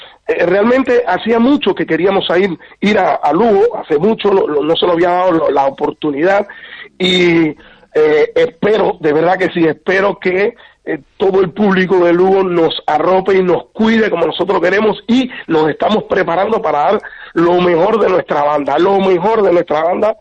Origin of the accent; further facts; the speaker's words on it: Cuba; moved away; recuerdo que en el año 98, cuando vine de Cuba